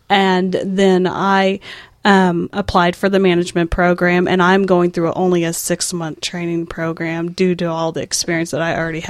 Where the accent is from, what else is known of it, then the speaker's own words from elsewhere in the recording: Kansas, United States; I am originally from South Central Kansas